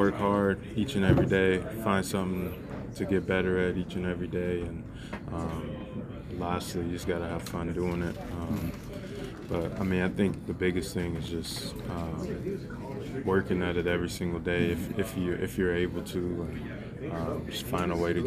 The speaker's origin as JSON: {"language": "English", "town": "Houston", "region": "Texas", "country": "United States", "said": "Houston, Texas."}